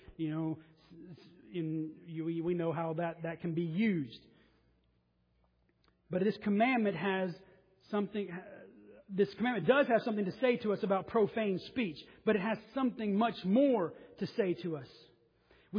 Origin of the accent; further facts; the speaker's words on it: the South, United States; Now, growing up in the South